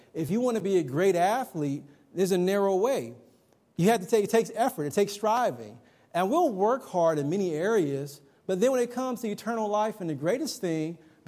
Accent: Ohio, United States; I'm from the Midwest. I'm from Ohio. I'm up near Dayton, north of Cincinnati.

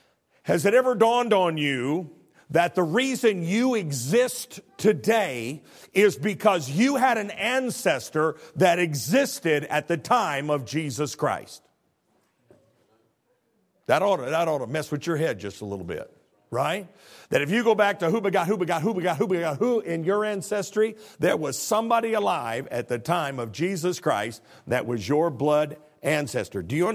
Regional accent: Illinois, United States; accent: Illinois; I'm going to talk fast in my Illinois accent because I got a lot to cover.

